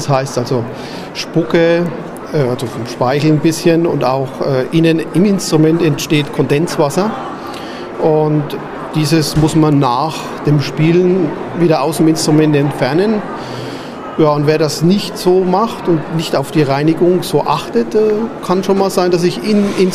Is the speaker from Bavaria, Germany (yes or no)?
yes; Würzburg, Bavaria, Germany; ich komme aus Würzburg